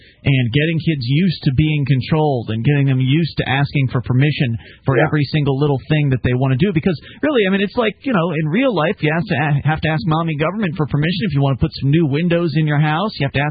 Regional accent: Sarasota, Florida, United States; In fact, where I grew up in Sarasota, Florida

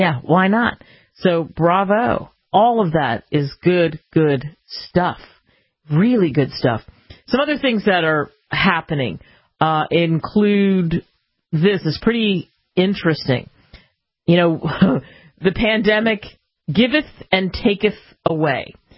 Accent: United States; I love being an American and living in the United States.

